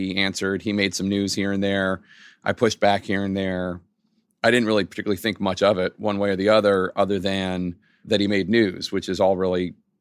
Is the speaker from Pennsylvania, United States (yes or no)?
yes; Philadelphia, Pennsylvania, United States; We used to, in growing up in Philly, we had, on the streets of Philly, on Carpenter Street, we would open the hydrant sometimes during the summer.